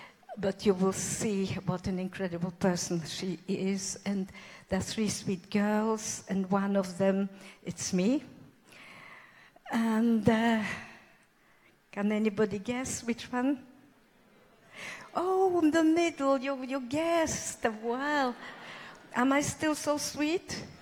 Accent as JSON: {"language": "English", "town": "Lviv", "region": "Lviv Oblast", "country": "Ukraine", "tie": "born there", "second_language": "English", "moved": "yes", "said": "So I was born in Eastern Poland, Lvov, in a very beautiful town."}